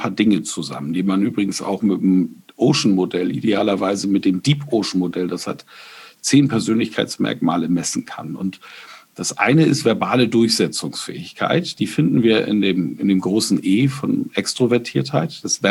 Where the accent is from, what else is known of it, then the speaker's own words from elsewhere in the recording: Bamberg, Bavaria, Germany; Ich komme aus Bamberg.